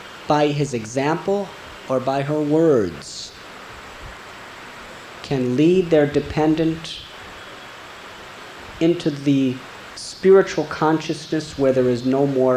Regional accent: United States; I was born and raised in America. Now I'm 42 years old.

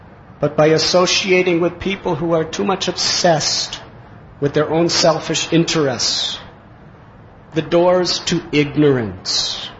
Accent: Mumbai, Maharashtra, India; And I was not accustomed to such fast driving because I'm from Bombay.

